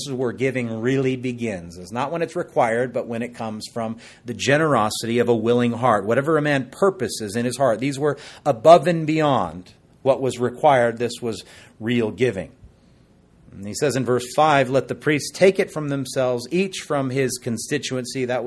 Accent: Hawaii, United States; where I grew up out on the North Shore near Sunset Beach. I still remember the house, 59003 Huelo Street.

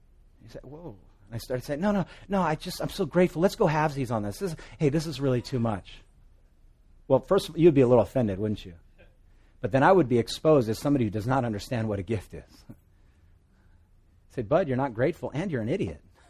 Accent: Hawaii, United States; first language Hawaiian Pidgin; That's my first language. That's my mother tongue. Pidgin. I remember when I was in elementary school, my teacher, because I went to Sunset Beach Christian School on the North Shore

